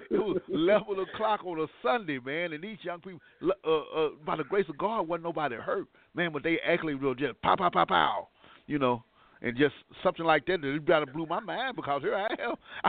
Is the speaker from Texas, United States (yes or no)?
yes; Dallas, Texas, United States; I grew up in South Dallas, and lately there's been a lot of issues going on in South Dallas and also throughout the Metroplex.